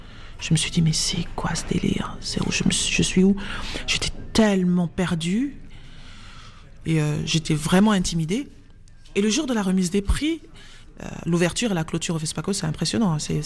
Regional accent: Burkina Faso; vous venez d'où ? Je dis, ah, du Burkina Faso.

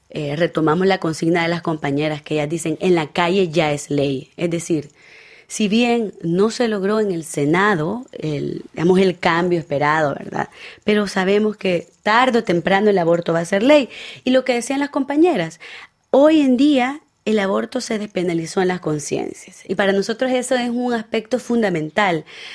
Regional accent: El Salvador; Eso definitivamente a nosotras como salvadoreñas nos da fuerza

